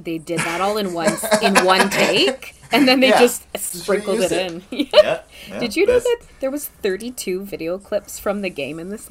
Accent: Vancouver, British Columbia, Canada; I'm in Vancouver, BC. In Canada.

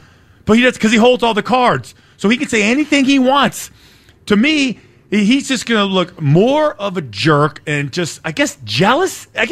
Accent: West Coast, United States; forgive me because I grew up on the West Coast. I was not following him when he played for the A's or with the Red Sox.

